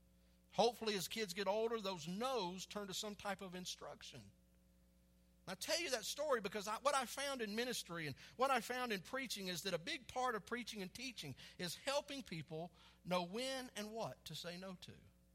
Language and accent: English; Texas, United States; I grew up in Texas. You know how hard it is to find a girl that didn't chew in Texas?